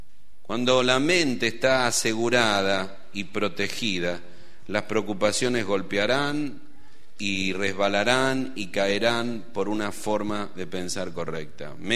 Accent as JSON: {"language": "Spanish", "country": "Argentina", "said": "En este año votamos, somos argentinos, el celeste y blanco"}